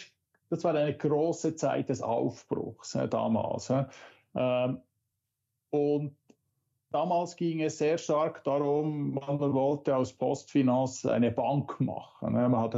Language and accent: German; Switzerland; now in Bern, Switzerland; Ich komme aus der Schweiz, wie man wahrscheinlich hört. Bin 53 Jahre alt, wohne in Bern